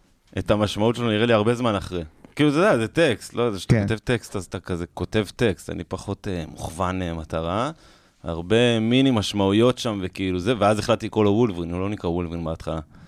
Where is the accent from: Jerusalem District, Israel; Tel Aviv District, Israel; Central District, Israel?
Jerusalem District, Israel; Jerusalem; אז גדלתי כאילו בירושלים בסצנות האלה, כאילו.